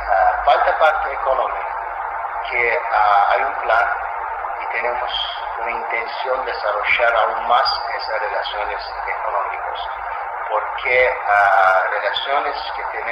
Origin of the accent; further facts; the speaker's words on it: Azerbaijan; Spanish is a second language; tenemos una herencia de polo en mi país